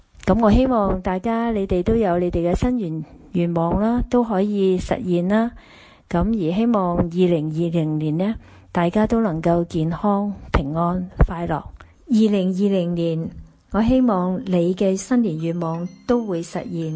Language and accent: Chinese; Hong Kong; 各位世界各地的朋友大家好，我是来自香港的